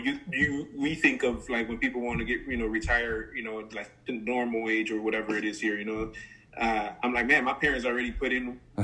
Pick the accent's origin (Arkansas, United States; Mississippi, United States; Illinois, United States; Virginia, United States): Illinois, United States; Chicago; I was born in Humboldt Park. I grew up in the, what is now like the Wicker Park, Bucktown area, for the first couple of years, and then in the Hermosa area after that. So mostly west side, and then northwest side of Chicago